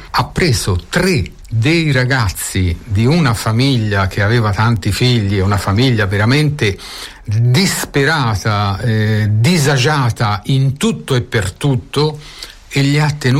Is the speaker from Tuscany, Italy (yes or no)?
yes; Barbiana, Tuscany, Italy; sono nato a Barbiana fine novembre 1950 e ho abitato lì